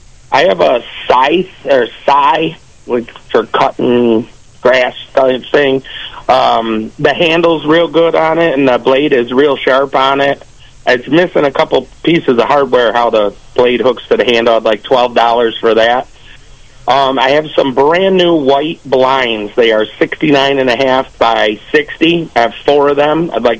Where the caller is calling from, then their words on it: Warsaw, New York, United States; Calling from Warsaw.